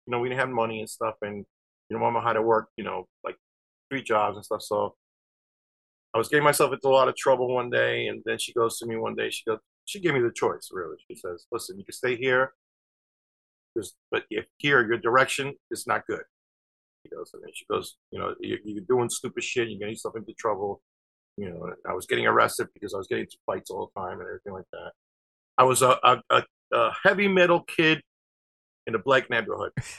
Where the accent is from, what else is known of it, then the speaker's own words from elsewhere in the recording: New Jersey, United States; Well, I was born in Jersey. I grew up here, but my parents are from Argentina.